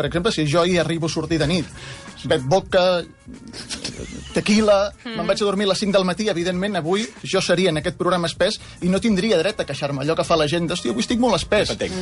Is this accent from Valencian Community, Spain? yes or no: no; Catalonia, Spain; els catalans som més de 7 milions.